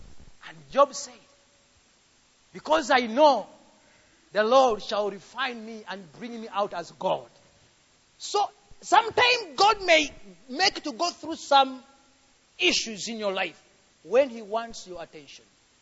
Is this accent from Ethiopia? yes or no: no; Uganda; now in South Africa; See, I am in South Africa. I'm coming from Uganda.